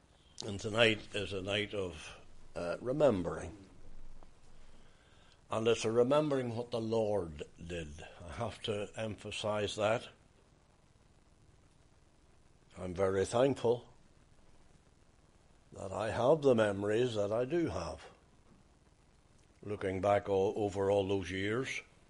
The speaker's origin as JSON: {"language": "English", "town": "Lisnaskea", "region": "Northern Ireland", "country": "United Kingdom", "tie": "born there", "said": "I was born outside Listnaskee, in a wee place called Kinahe, townland of Kinahe."}